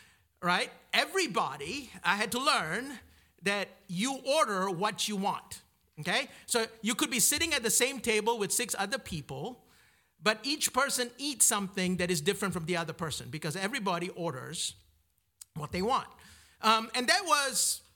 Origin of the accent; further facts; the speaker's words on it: Malaysia; I'm from Malaysia, in case you didn't know. I was told this morning that I did not have an accent.